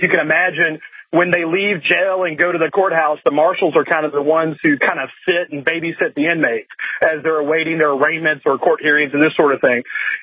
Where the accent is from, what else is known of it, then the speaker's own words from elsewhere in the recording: Atlanta, Georgia, United States; I'm originally from Metro Atlanta in Georgia